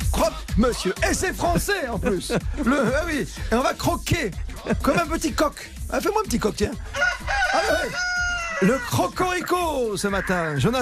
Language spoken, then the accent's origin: French; Besançon, Bourgogne-Franche-Comté, France; born there; Alors, moi, je suis né, par exemple, à Besançon.